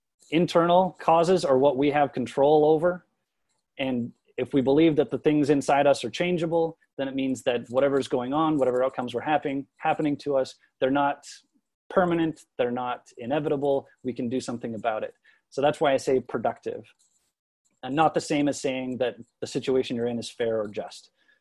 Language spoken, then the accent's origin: English; Canada; The fact that I grew up in Canada, the fact that I moved around a lot